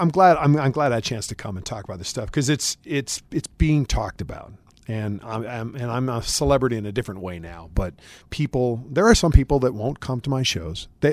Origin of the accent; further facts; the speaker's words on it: Wisconsin, United States; but I'm not a beer drinker, even though I'm from Wisconsin.